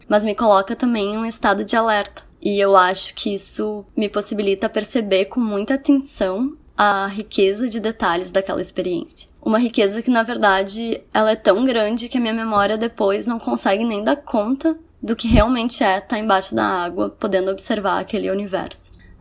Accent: Porto Alegre, Rio Grande do Sul, Brazil; eu sou de Porto Alegre.

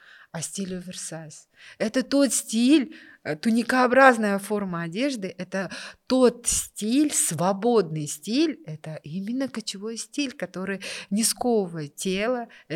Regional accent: Kazakhstan; Мы, казахи, мы вообще не про кофе.

